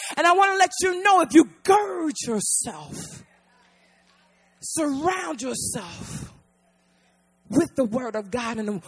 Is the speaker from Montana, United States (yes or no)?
no; Newark, New Jersey, United States; I was born and raised in Newark, and Newark was a really rough place for me.